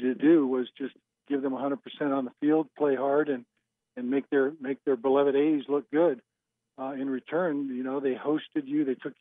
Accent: California, United States; I came out to Clarinda from California, from St. Mary's College

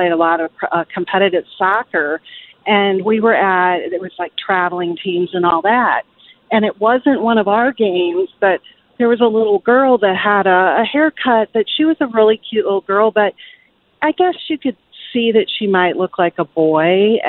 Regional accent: St. Louis, Missouri, United States; also born or lived in Arkansas; I used to play women's basketball in a league down in northern Arkansas. I'm from St. Louis, but I was down there for about 14 years.

